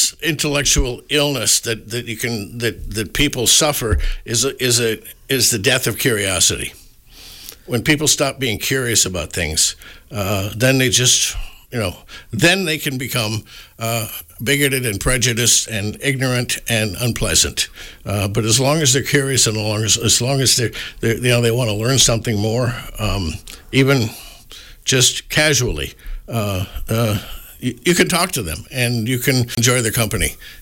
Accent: Tomah, Wisconsin, United States; moved away; also born or lived in Paris / Tokyo; I didn't expect when I was growing up in Tomah, to ever set foot outside of Tomah, to ever live in a place like Paris or Tokyo.

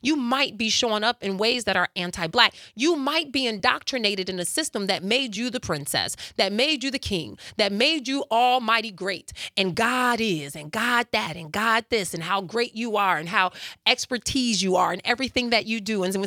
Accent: Chicago, Illinois, United States; growing up in Chicago during the times where you couldn't walk down the street.

